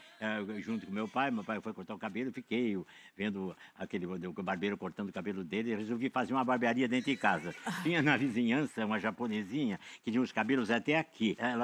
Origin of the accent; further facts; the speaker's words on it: Curitiba, Paraná, Brazil; Eu sou de Curitiba, né? Alô, curitibanos.